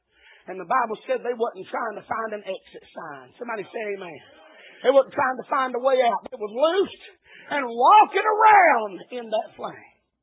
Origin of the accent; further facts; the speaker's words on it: Tennessee, United States; I'm an Appalachian American raised in the hills of Tennessee.